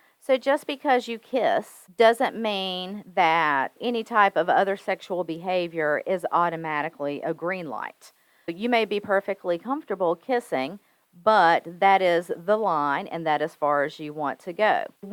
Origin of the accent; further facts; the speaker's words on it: the South, United States; I grew up in the South. It's a very Southern thing to hug everyone.